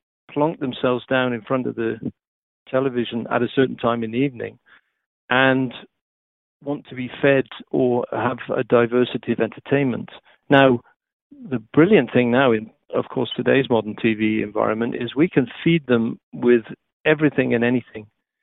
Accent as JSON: {"language": "English", "region": "Wales", "country": "United Kingdom", "moved": "as an adult", "lives_now": "United States", "said": "I've just arrived in the US. I'm settling in."}